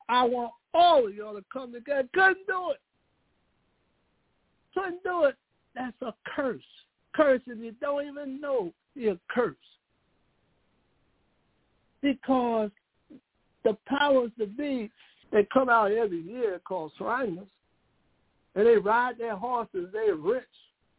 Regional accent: New Jersey, United States; Well, I'm just using us because I'm from Jersey.

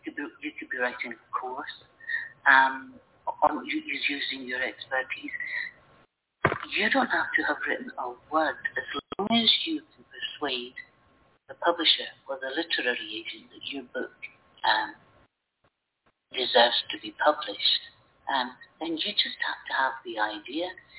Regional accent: Scotland, United Kingdom; I'm Scottish. You know, we were persecuted by the English for years and still are.

